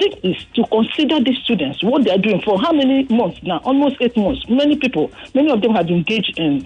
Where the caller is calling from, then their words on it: Okoko, Nigeria; I'm calling from Okoko.